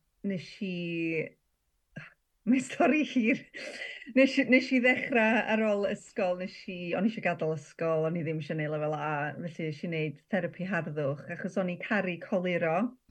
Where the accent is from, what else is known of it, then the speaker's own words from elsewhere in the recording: Wales, United Kingdom; dwi o Dyffryn Anlle, ysgol Nebo eisiau, ysgol bach iawn.